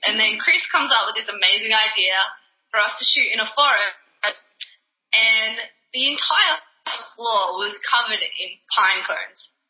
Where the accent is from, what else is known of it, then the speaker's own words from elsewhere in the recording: Victoria, Australia; So I grew up in Victoria.